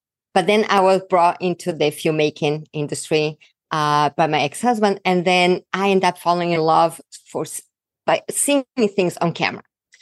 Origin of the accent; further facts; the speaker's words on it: Brazil; English is a second language; having my accent. I'm from Brazil. So I have a very thick accent